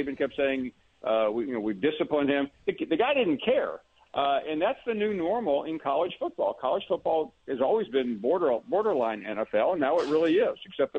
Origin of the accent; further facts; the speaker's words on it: Tennessee, United States; You know that because I'm from Tennessee.